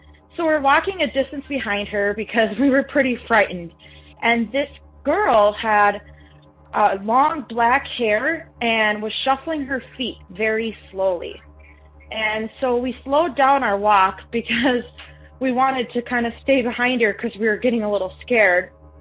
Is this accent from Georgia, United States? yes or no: no; Minnesota, United States; I am from Minnesota